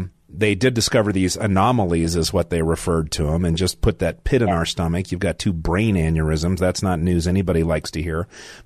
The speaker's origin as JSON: {"language": "English", "country": "United States", "tie": "born or raised there", "said": "I grew up in America and my ancestors suffered."}